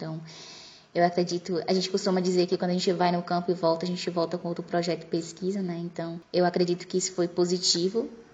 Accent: Angical, Bahia, Brazil; Ela fica a uns 300 quilômetros da minha cidade natal, em Angical, então tem que repensar a logística, né, no interior da Bahia.

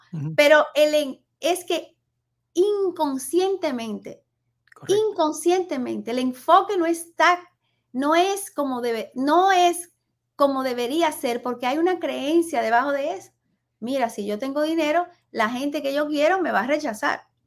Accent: Dominican Republic; Como somos dominicanos

